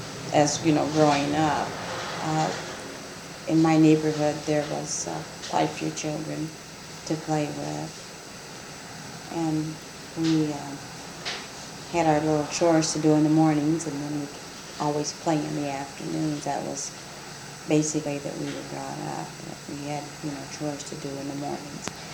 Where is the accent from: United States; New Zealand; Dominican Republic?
United States; Danville, Illinois; Okay, I was born in Danville, Illinois, February 12th, 1933.